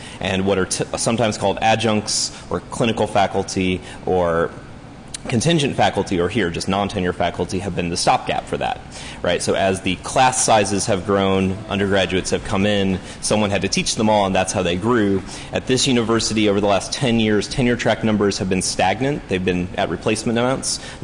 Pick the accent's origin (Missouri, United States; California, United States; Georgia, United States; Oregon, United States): Missouri, United States; I'm originally from Missouri, which does not let most of its educational sector unionize.